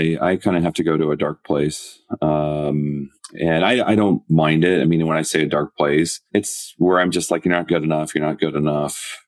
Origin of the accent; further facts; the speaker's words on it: Iowa, United States; I mean, when I grew up in Iowa, as you know, and, you know, I had big dreams.